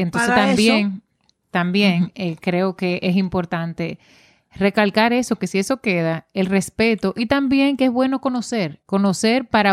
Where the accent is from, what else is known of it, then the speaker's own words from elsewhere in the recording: Dominican Republic; Entonces, ¿por qué nosotros que somos de la República Dominicana no aprendemos?